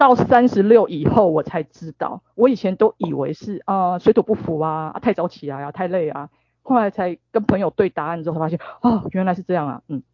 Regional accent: Kyoto, Japan; 对，可是我要忍耐，因为是我的家乡

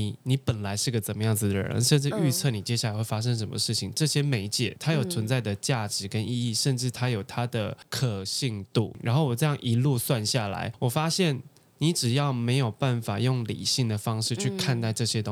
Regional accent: Tainan, Taiwan; 我是台南人，我小时候给爷爷奶奶带大，我们对于这种南部乡下吃香灰长大的人

